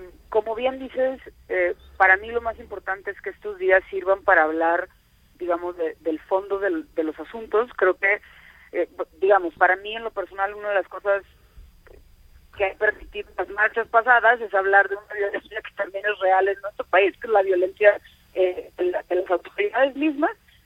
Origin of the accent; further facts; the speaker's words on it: Monterrey, Nuevo León, Mexico; yo que soy de Monterrey